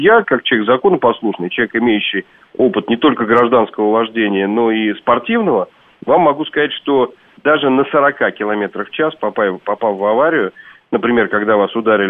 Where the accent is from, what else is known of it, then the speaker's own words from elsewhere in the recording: Moscow, Russia; я, впрочем, как коренной москвич